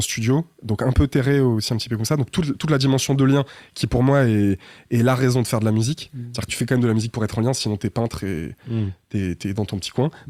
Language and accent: French; Saint-Étienne, Auvergne-Rhône-Alpes, France; Ouais, quartier de Saint-Étienne.